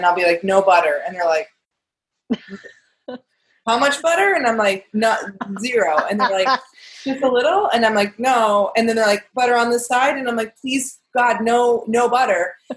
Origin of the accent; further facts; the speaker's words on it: Cedar Lake, Indiana, United States; Northwest Indiana. I'm from a little town called Cedar Lake. It's about an hour out of Chicago.